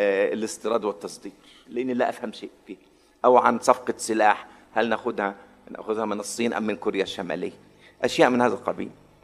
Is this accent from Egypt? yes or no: yes; Egypt; يعني بمعنى أنه عندنا في مصر أكيد عندكم هنا وفي كل مكان